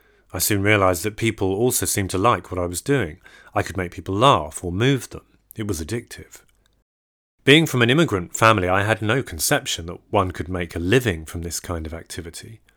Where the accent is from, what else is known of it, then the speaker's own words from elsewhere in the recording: London, United Kingdom; My parents are both from Chennai and moved to England in the early 60s. I was born in 1968 in South London and grew up in a very humble, unartsy family setting.